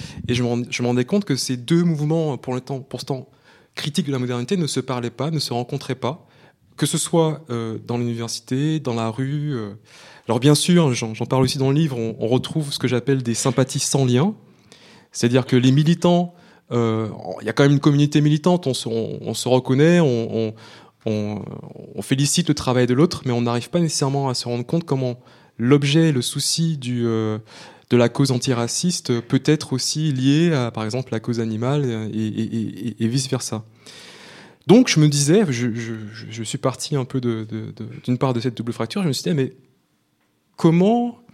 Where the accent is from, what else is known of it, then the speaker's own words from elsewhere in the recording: Rivière-Pilote, Martinique; also born or lived in Schœlcher; Donc je suis martiniquais, je suis né en Martinique, j'ai grandi là-bas dans deux villes, Rivière-Pilote dans le sud et après Schœlcher un peu plus au nord, enfin plus au centre.